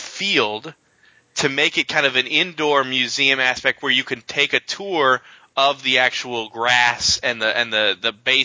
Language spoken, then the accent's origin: English; Chicago, Illinois, United States; for me, I grew up in Chicago. I lived near O'Hare